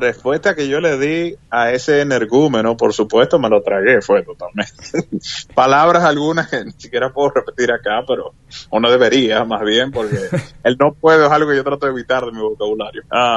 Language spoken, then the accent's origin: Spanish; Dominican Republic; Realmente yo, como buen dominicano, tenía mi aspiración inicial de querer ser beisbolista.